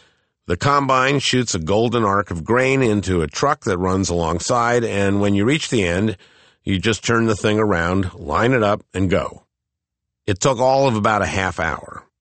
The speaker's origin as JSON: {"language": "English", "town": "St. Louis Park", "region": "Minnesota", "country": "United States", "tie": "born or raised there", "said": "You know, I grew up in St. Louis Park. I was a suburban kid. I knew nothing about agriculture growing up."}